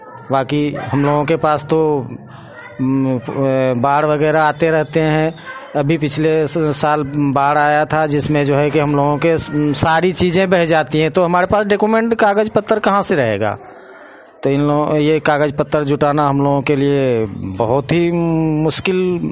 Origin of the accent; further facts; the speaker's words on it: Purnia, Bihar, India; now in Delhi, India; पूर्णिया जिले के रहने वाले हैं हम जी।